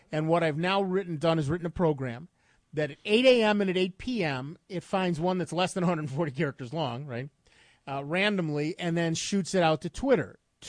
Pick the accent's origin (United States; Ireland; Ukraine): United States; I'm an American. We don't learn foreign languages. We just shout louder till you get it.